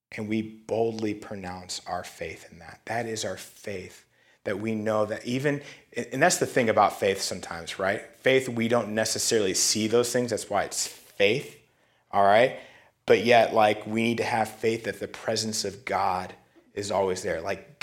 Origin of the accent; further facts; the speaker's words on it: United States; first of all, we're so American, right? We have schedules for everything.